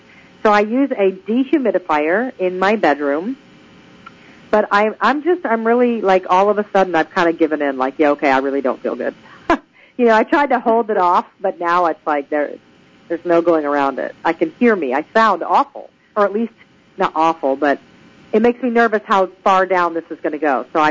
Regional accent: Georgia, United States; also born or lived in California; because I'm from Georgia. I'm originally from California, but that doesn't count because I was 3 when we moved away. So really, I was in Georgia for more than 30 years

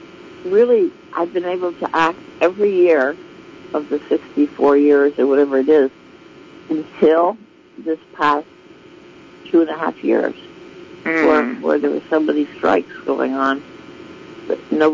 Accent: Prague, Czechia; English is a second language; I'm from Prague, Czechoslovakia. And that was 1988 when I was 44.

